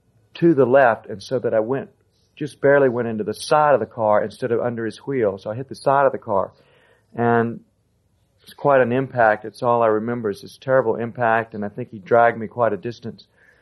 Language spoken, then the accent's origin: English; Hope Valley, North Carolina, United States; in addition to growing up in Hope Valley in North Carolina, remembering getting hit with a rock near my eye.